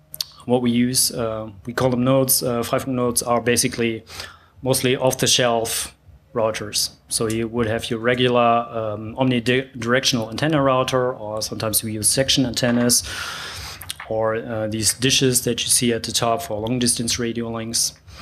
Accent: Hamburg, Germany; Once again, since I'm from Hamburg, I take Hamburg as an example.

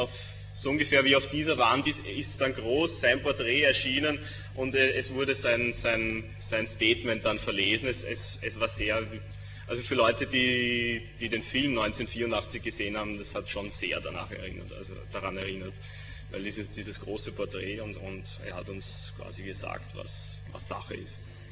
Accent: Austria; die Preisträger bei uns in Österreich

